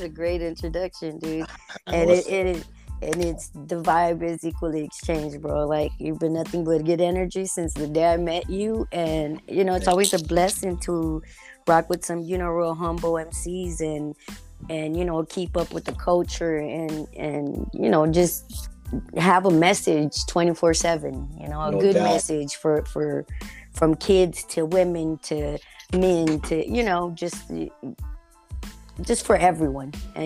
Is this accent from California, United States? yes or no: yes; East Los Angeles, California, United States; I was born in East LA, raised in East LA.